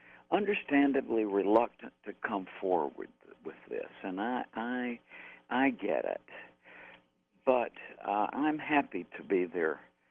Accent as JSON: {"language": "English", "town": "Porterdale", "region": "Georgia", "country": "United States", "said": "For example, I'm from Porterdale, Georgia, and my mom and dad are from Porterdale, Georgia."}